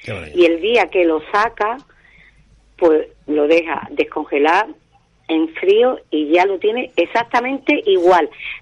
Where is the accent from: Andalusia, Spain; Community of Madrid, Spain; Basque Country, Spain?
Andalusia, Spain; Los Palacios y Villafranca; yo soy de los Palacios y Villafranca, donde hay una buena producción de tomates